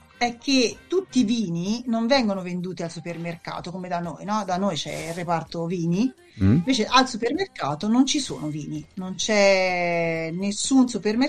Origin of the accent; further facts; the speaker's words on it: Milan, Lombardy, Italy; moved away as an adult; now in Australia; Sono nato e cresciuto a Milano